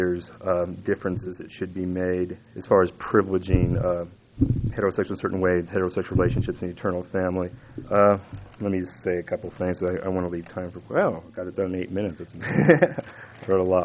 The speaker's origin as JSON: {"language": "English", "region": "Midwest", "country": "United States", "tie": "born or raised there", "said": "But I was raised in the Midwest, so let me tell you, it's different in a lot of other places."}